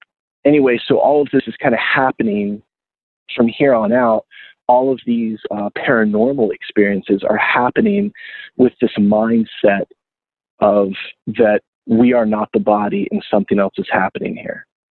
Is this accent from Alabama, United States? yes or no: no; Florida, United States; I moved to Gainesville when my first 7-inch came out because I was from South Florida and like South Florida didn't really have like a punk scene or anything.